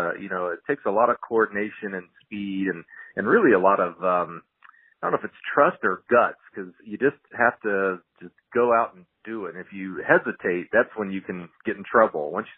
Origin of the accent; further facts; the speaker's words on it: Alabama, United States; moved away as an adult; also born or lived in Chicago; So I grew up in Alabama, so I ran track at my small school down in Alabama and then actually moved to Chicago to go to an engineering school.